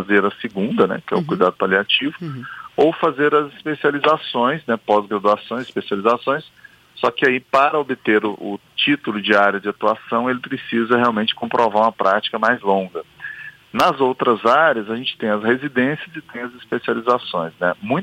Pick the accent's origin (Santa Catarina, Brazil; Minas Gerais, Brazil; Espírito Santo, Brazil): Minas Gerais, Brazil; Eu sou de Minas Gerais